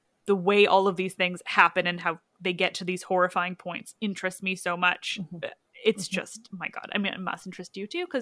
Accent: Canada; Well, and I think as Canadian too, we have I don't think it's bigger than those in the States

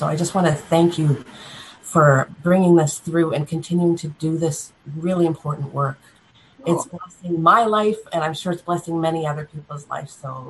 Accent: Canada; as a Black woman. Uh-huh. And it's very hard to live in a body like this in these times. I'm Canadian

